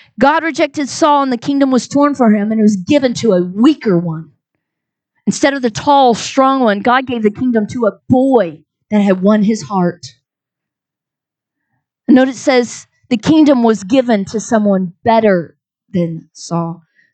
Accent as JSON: {"language": "English", "region": "Texas", "country": "United States", "said": "We pride ourselves on our stubbornness. I'm Texan."}